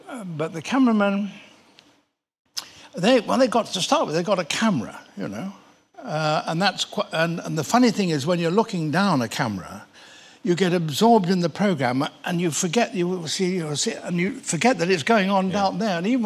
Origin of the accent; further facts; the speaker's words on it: West Midlands, United Kingdom; I was brought up in the Midlands and I looked for fossils as a kid, and I've never stopped, really.